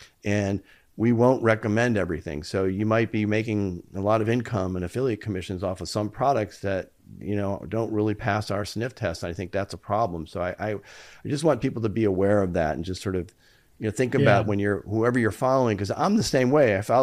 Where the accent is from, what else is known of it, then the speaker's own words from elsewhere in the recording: New York City, New York, United States; also born or lived in Detroit / Los Angeles; Like, I was born in Detroit, spent most of my youth in New York City, came to California, lived